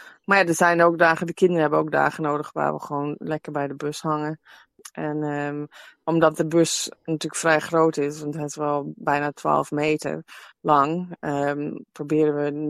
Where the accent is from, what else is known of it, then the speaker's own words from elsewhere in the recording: Netherlands; ik kom dus uit Nederland en mijn partner komt uit Ierland.